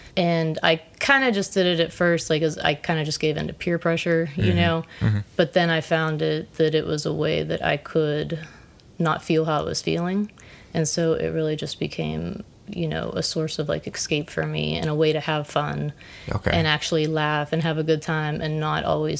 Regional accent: Pittsburgh, Pennsylvania, United States; I grew up here in Pittsburgh. Yeah, I've always been in Pittsburgh.

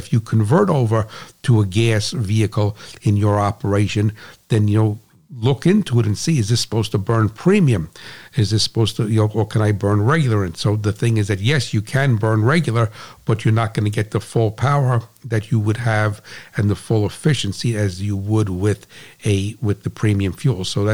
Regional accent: United States; I'm American, so I got 392.

